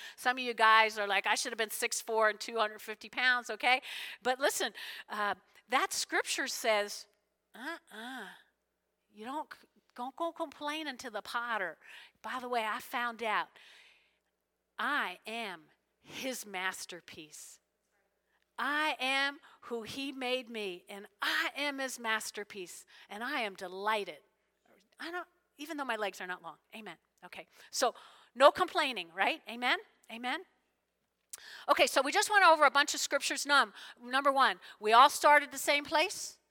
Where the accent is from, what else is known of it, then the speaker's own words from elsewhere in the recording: New Jersey, United States; So when I grew up in Jersey, maybe you get old, you just forget it, but it was like living the dream.